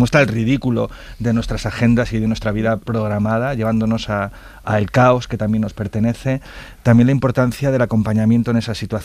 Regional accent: Vilches, Andalusia, Spain; Yo recuerdo enterrar a mi abuelo y estar en Vilches, en mi pueblo, velando en casa, ¿no?

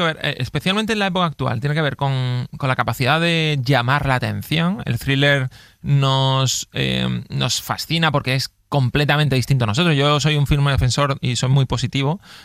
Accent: Mijas, Andalusia, Spain; Yo sigo viviendo en mi ciudad, soy de Fuengirola, Mijas, soy de Fuengirola, Mijas, en realidad más Mijas

